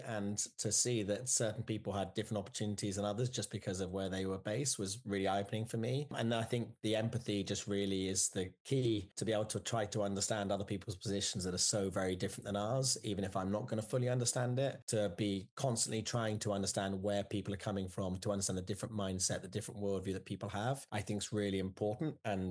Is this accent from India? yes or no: no; England, United Kingdom; moved away as an adult; now in United States; So I'm English, and I still am British with a British passport. And I've been in the US for 20 years because I got married to my Californian wife.